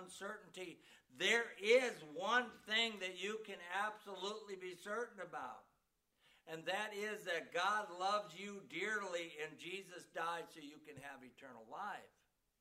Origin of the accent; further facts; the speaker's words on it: Wisconsin, United States; I'm proud that I grew up in Wisconsin. I'm proud I'm a cheesehead.